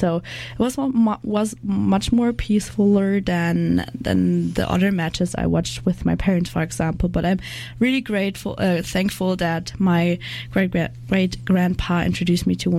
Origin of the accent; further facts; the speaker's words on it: Germany; because I'm from Germany